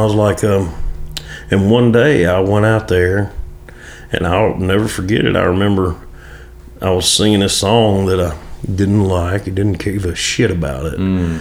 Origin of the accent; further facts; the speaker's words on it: Mississippi, United States; I grew up in Mississippi, between Jackson and Meridian, Mississippi.